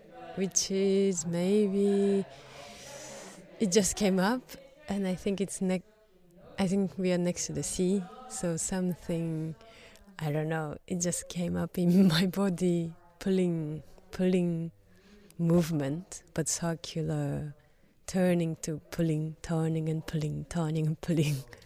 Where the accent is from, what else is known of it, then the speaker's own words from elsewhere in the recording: Japan; I'm from Japan.